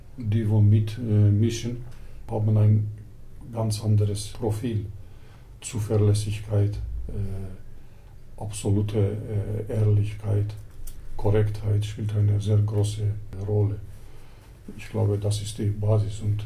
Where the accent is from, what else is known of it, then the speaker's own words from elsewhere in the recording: Istanbul, Turkey; Ich komme aus Istanbul. Ich habe auch einen Schweizer Pass.